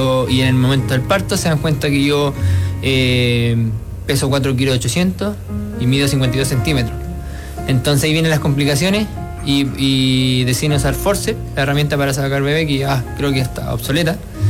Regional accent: Hualpén, Biobío, Chile; moved away as an adult; also born or lived in Talcahuano; now in Santiago, Chile; O sea, nací en Talcahuano, pero viví toda mi vida en Hualpén hasta los 23 años que llegué acá a Santiago, aquí al Hotel Cara, la residencia deportiva.

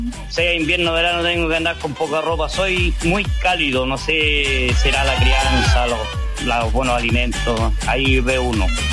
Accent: Magallanes, Chile; yo cuando me vine del sur, de mi tierra, allá de bien lejos, cerca de Punta Arenas.

